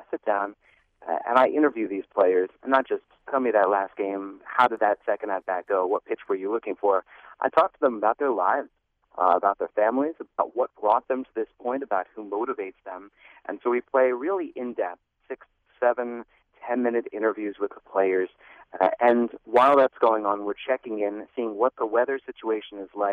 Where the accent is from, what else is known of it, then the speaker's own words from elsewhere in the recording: Maryland, United States; When I was growing up in Maryland, if there was any hint of a forecast of snow, school would be canceled.